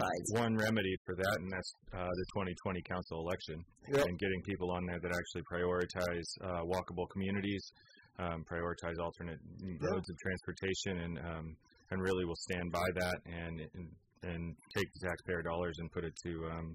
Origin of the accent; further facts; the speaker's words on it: Petaluma, California, United States; Yeah, I came from Petaluma. I was born and raised here, went to Petaluma High School. I grew up on a farm, showed cows at the fair